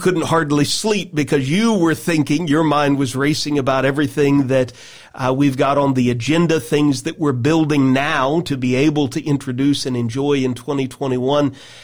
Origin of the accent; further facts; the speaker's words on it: Nashville, Tennessee, United States; also born or lived in Central Florida; I did the majority of my growing up in Nashville, Tennessee